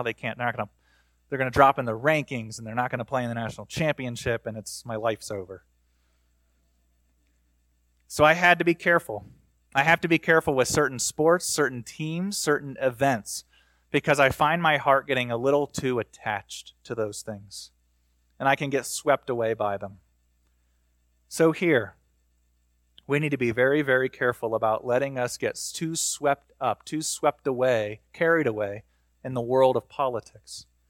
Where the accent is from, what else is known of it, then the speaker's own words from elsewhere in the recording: Ohio, United States; I grew up in, and I was born in Ohio.